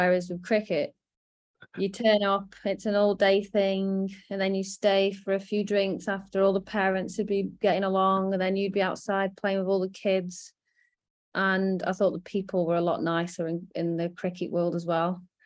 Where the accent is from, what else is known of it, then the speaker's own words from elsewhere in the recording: Stoke-on-Trent, West Midlands, United Kingdom; I think it's because I'm from Stoke.